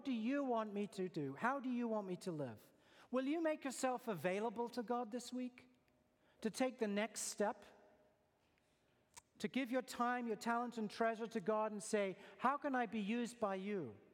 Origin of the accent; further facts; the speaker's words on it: England, United Kingdom; born there; I was born in England